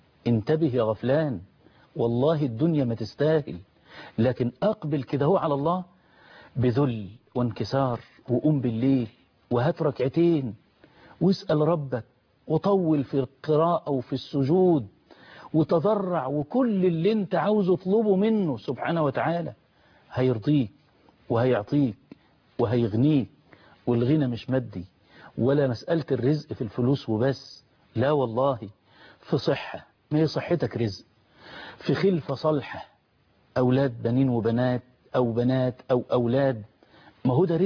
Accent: Egypt; بلدنا مصر

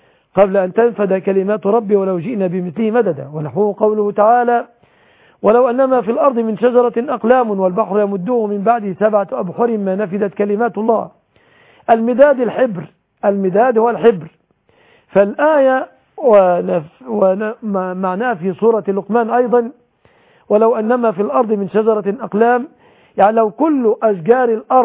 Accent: Egypt; أن يحفظ بلادنا مصر

